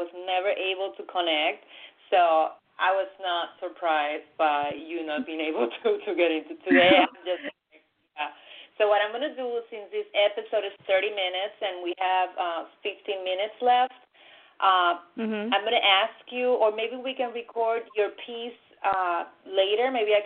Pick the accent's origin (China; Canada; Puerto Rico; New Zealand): Puerto Rico; I grew up in Puerto Rico.